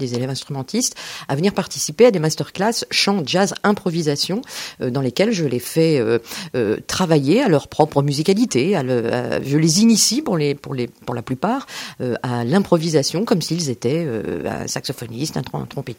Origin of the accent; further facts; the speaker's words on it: Longfossé, Hauts-de-France, France; born there; Je suis née près de Dèvres, banlieue nord de Dèvres, Longfossé, 300 habitants.